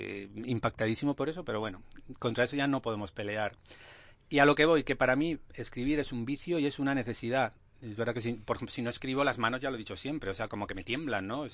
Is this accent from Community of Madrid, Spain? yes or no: no; Aragon, Spain; Que yo soy cabezón como maño